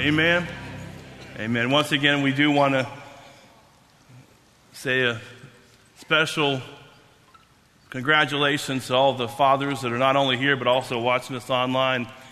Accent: Dallas, Texas, United States; I'm a big Dallas Cowboy fan because we're from Dallas.

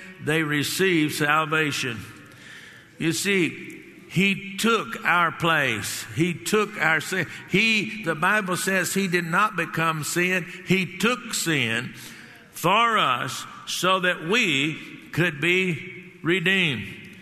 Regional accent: Texas, United States; Now, I come from Texas and I live in Texas

